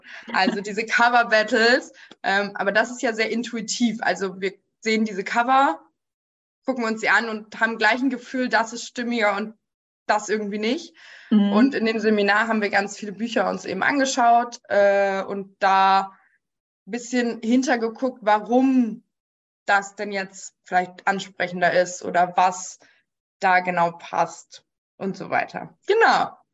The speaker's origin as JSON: {"language": "German", "town": "Osnabrück", "region": "Lower Saxony", "country": "Germany", "moved": "as an adult", "lives_now": "Cologne, Germany", "said": "Ich wohne in Köln, ich bin aber auch … aus Köln, ich komme aber ursprünglich aus Osnabrück und bin eben zum Studium hingezogen"}